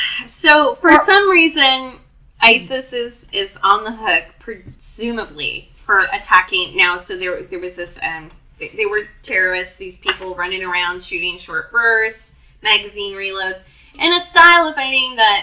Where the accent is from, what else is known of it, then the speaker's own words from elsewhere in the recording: United States; I was just a dumb kid who thought, I'm American.